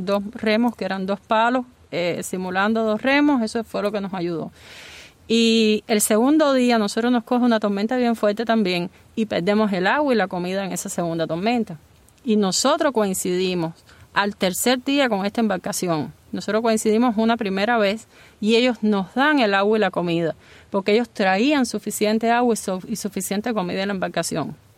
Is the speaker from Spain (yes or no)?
no; Cuba; moved away; cuando salí de Cuba no sabía a lo que me enfrentaba.